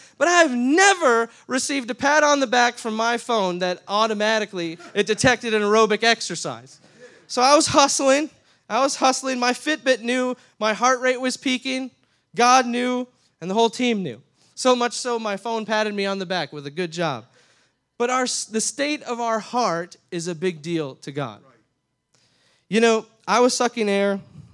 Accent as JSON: {"language": "English", "region": "Minnesota", "country": "United States", "said": "we aren't actually Canadian. We're from Minnesota. And yes, sometimes we do have a funny accent, but we pastor the River Church in Faribault, Minnesota, in South Central Minnesota."}